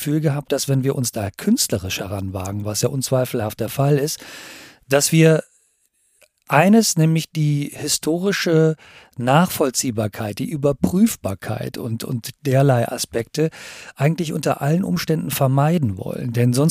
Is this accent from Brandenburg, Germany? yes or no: yes; Potsdam, Brandenburg, Germany; Und dann war es ein wunderbarer winterlicher Spaziergang in meiner Heimatstadt Potsdam